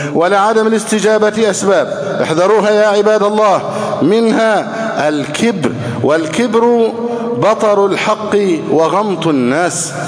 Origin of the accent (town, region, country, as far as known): Egypt